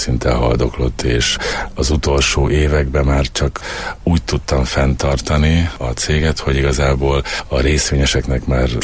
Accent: Sárospatak, Borsod-Abaúj-Zemplén, Hungary; és utána, mivel Sárospataki vagyok, belefért az időmbe

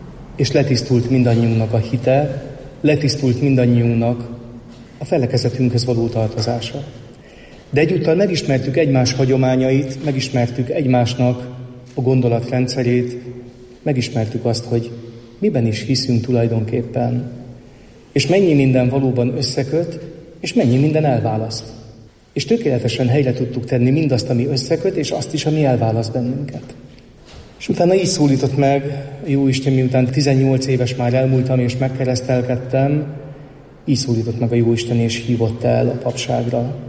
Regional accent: Karcag, Jász-Nagykun-Szolnok, Hungary; Karcagon születtem, Karcagon nőttem föl, Karcag nagykunságnak a fővárosa, és büszkén vallja is ezt magáról mind a mai napig.

